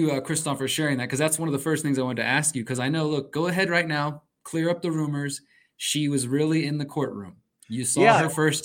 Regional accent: Houston, Texas, United States; I'm from Houston. It doesn't get that cold.

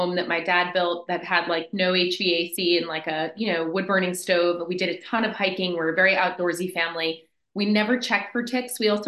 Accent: River Edge, New Jersey, United States; also born or lived in Philadelphia / Baltimore; Yeah, I grew up in Bergen County, New Jersey, River Edge to be exact, the northeast corner, very close to the George Washington Bridge, and then went to college in Philly area, Villanova University, lived in Baltimore for a while

